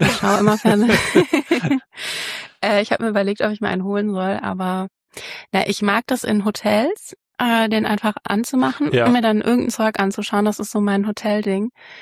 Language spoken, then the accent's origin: German; Cologne, North Rhine-Westphalia, Germany; Ich bin Kölnerin von Hause aus, aufgewachsen in Köln und ja, ich bin hier zur Schule gegangen.